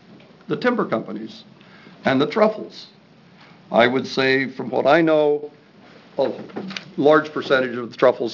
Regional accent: Oregon, United States; I grew up in Northeast Oregon, born and raised, and we harvested verpa mushrooms.

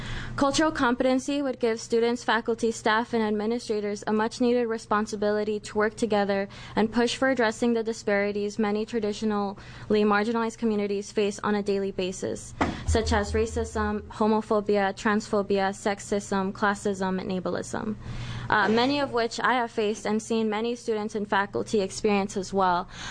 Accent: Arizona, United States; I assumed, you know, I'm from Arizona.

